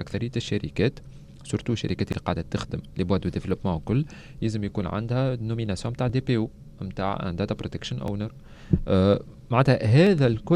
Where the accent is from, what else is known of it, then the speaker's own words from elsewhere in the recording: Tunisia; القانون اللي عندنا في تونس القانون اللي عندنا في تونس مثلا الجديد